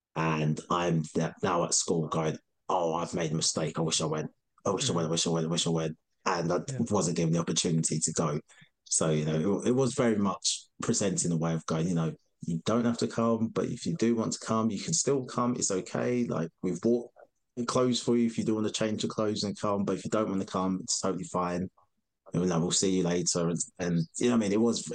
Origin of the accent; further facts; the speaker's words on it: East of England, United Kingdom; where I grew up in Essex.